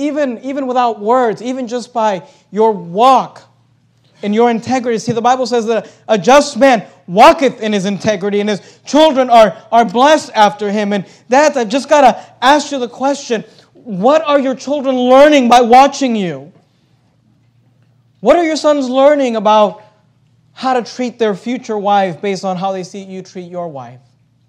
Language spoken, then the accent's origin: English; California, United States; born or raised there